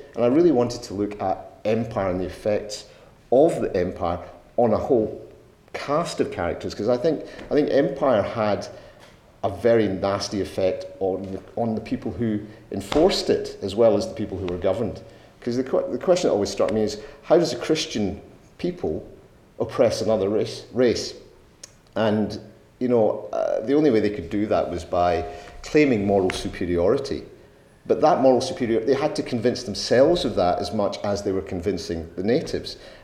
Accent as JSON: {"language": "English", "country": "United Kingdom", "said": "both these two different parts of my personality that you naturally have as a British Asian"}